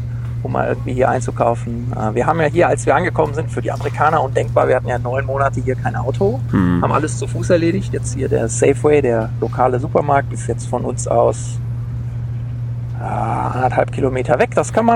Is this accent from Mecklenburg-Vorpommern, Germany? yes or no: no; Gelsenkirchen, North Rhine-Westphalia, Germany; ich bin auch in der Stadt aufgewachsen, in Gelsenkirchen, im wunderschönen Gelsenkirchen.